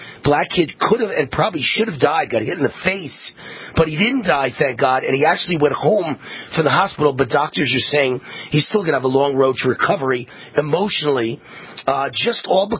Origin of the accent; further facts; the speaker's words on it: Mount Vernon, New York, United States; Remember, I grew up in Mount Vernon, New York, a majority black town, lived in a neighborhood surrounded by an all-black neighborhood